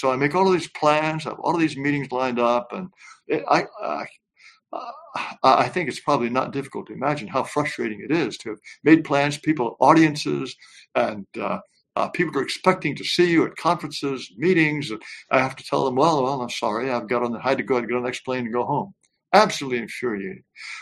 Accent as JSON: {"language": "English", "country": "Japan", "tie": "born or raised there", "said": "something else that I retain from growing up in Japan"}